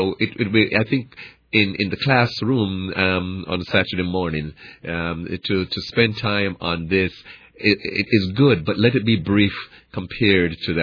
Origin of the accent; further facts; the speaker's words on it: Jamaica; The person who knew I came from Jamaica, knew all the nuances of Jamaicanisms